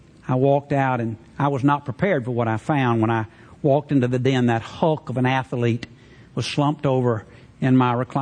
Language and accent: English; Alabama, United States; I grew up in North Alabama. I grew up around Southern gospel music, of all things.